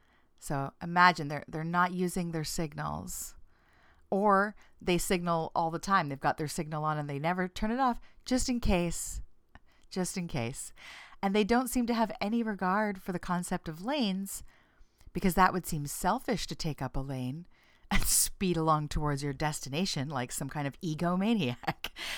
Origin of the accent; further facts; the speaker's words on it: Canada; Politeness as a Canadian value is one that I selectively enjoy as a Canadian. And I feel an absurd pride when a visitor to Toronto says how nice everyone has been.